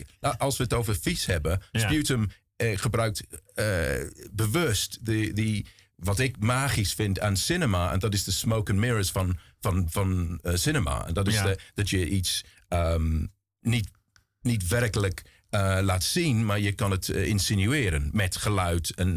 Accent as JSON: {"language": "Dutch", "region": "South East England", "country": "United Kingdom", "tie": "born or raised there", "second_language": "Dutch", "said": "Ik ben in Sussex, in Zuid-Engeland opgegroeid."}